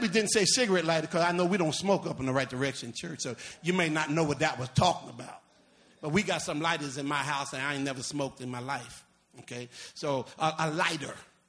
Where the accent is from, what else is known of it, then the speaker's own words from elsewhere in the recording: New York City, New York, United States; Man, I'm from New York City.